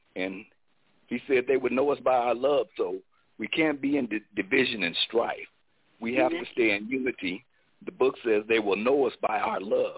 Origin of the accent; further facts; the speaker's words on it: Round Rock, Texas, United States; I'm from Round Rock, Texas